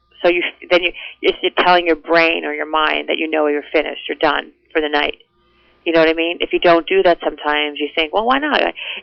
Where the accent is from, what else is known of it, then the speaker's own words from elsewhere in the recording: Winnipeg, Manitoba, Canada; also born or lived in Toronto / Los Angeles; I grew up in Winnipeg, moved to Toronto for many years, then moved to Los Angeles for about 10 years, then moved back to Toronto.